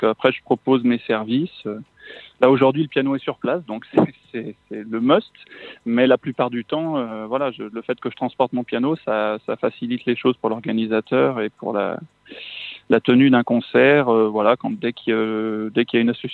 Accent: Saint-Étienne, Auvergne-Rhône-Alpes, France; à 16 ans, je suis rentré au conservatoire à Saint-Étienne, puisque moi, je suis stéphanois voilà, de naissance.

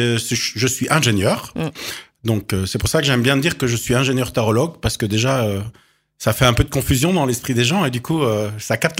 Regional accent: Belgium; now in France; Je viens de Belgique.

